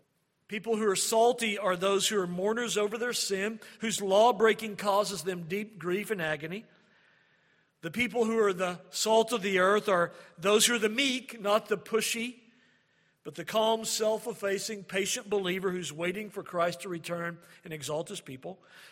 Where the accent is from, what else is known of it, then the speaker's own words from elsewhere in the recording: Oklahoma, United States; Now, granted, I'm a product of two Okies, and I grew up in Oklahoma public schools, so that probably explains a lot.